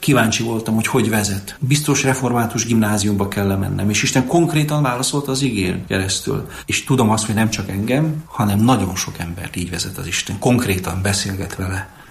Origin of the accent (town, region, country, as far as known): Camăr, Sălaj, Romania